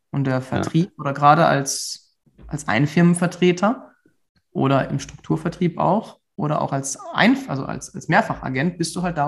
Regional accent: Offenburg, Baden-Württemberg, Germany; Ich bin dann von Offenburg, wo ich herkomme, nach Heidelberg gegangen.

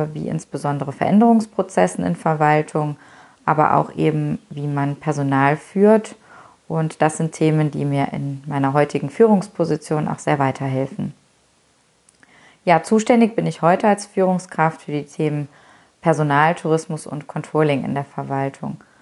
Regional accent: North Rhine-Westphalia, Germany; Ich bin ein Kind der Eifel, ich bin hier aufgewachsen und ich lebe sehr gerne hier.

